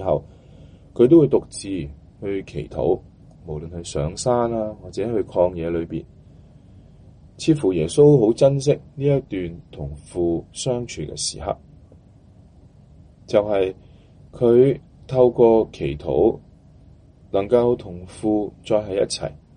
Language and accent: Chinese; Guangdong, China; 我们广东人说人生不如意事十常八九